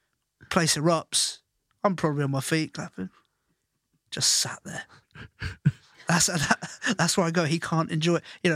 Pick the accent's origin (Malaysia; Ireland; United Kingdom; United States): Ireland; growing up in Ireland